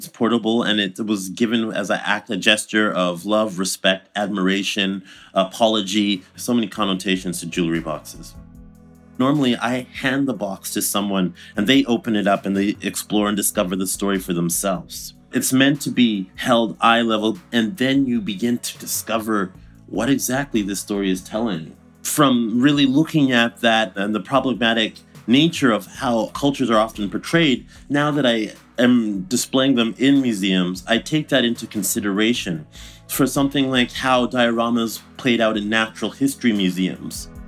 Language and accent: English; Edmonton, Alberta, Canada; I'm a Canadian Trinidadian artist that was raised in Edmonton, Alberta.